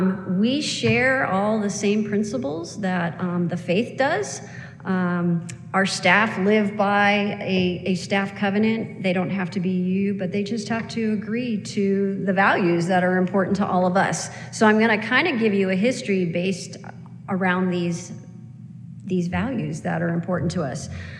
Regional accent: Portland, Oregon, United States; now in Highlands, United States; Now, I hail from Portland, Oregon, and I thought it rained a lot there, but up in Highlands, we get a lot.

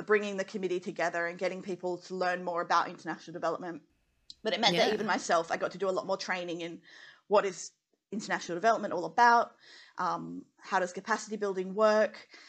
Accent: Western Australia, Australia; Because also growing up in Western Australia, and my dad's like, "Oil and gas, oil and gas."

